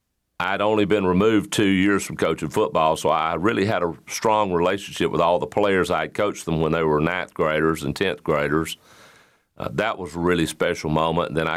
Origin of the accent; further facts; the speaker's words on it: Alabama, United States; But I was still growing up in Alabama at that point.